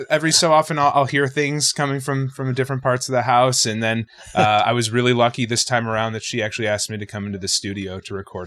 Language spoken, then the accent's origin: English; Buffalo, New York, United States; Yeah, you did. I'm from Buffalo.